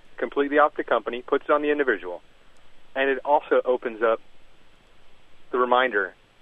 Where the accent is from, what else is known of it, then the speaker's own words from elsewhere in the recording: Miami, Florida, United States; Growing up in Miami, if I am not in the most culturally diverse place in the world, I don't need a company